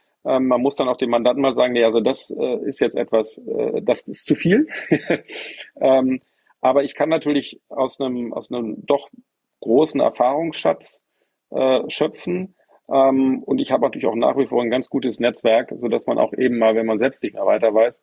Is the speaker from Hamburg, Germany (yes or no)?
no; Bonn, North Rhine-Westphalia, Germany; Ich bin in Bonn groß geworden. Ich habe 1989 Abitur gemacht.